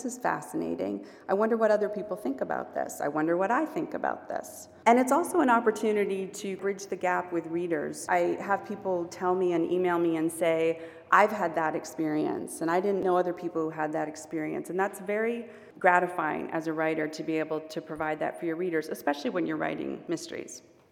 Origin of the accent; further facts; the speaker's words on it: Boston, Massachusetts, United States; now in Seattle, United States; I live in Seattle now, but I was living in Seattle at the time, but I'm from Boston.